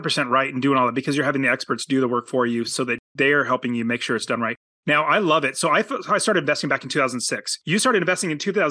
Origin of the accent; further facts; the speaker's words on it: Apple Valley, United States; born there; In fact, Apple Valley, when you said that, I was like, oh, that's literally where I was born. I was born in Apple Valley.